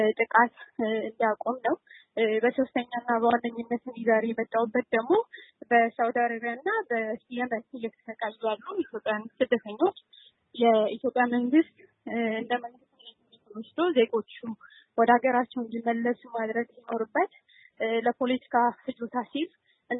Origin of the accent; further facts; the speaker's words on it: Tigray, Ethiopia; እኔም እንደ ትግራይ ተወላጅ እሱም ደግፌ እዚህ ተገኝቻለሁ።